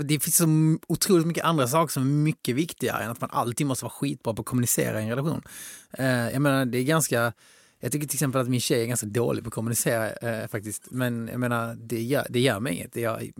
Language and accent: Swedish; Helsingborg, Skåne, Sweden; now in Stockholm, Sweden; som vet att man bor och jobbar i Stockholm. Liksom. Jag är från Helsingborg